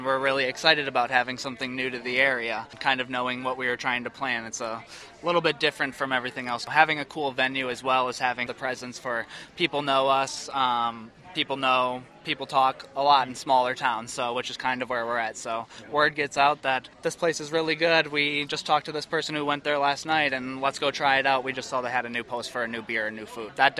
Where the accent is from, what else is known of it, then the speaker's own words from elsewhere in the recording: Madison, Wisconsin, United States; I'm from Madison, so I keep an eye on stuff up there.